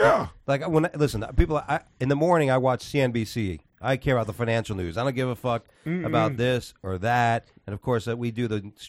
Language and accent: English; Miami Beach, Florida, United States; And I go, dude, I'm from South Beach.